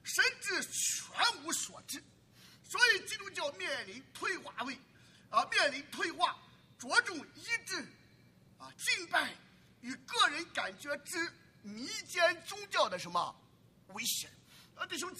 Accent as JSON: {"language": "Chinese", "country": "China", "tie": "born or raised there", "lives_now": "United States", "said": "过去我在中国大陆长大，对中国大陆宣教"}